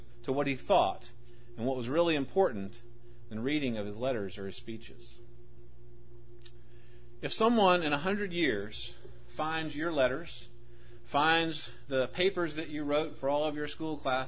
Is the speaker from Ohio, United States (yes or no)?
no; Atlanta, Georgia, United States; And I grew up in the Baptist church there in Atlanta.